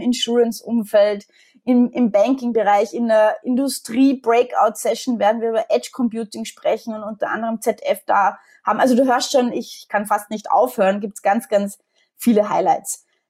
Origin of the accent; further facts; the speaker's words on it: Austria; Jetzt bin ich Österreicherin, wie man unschwer erkennen kann, und wie viele Österreicher bin ich absolut Wintersportfanatisch.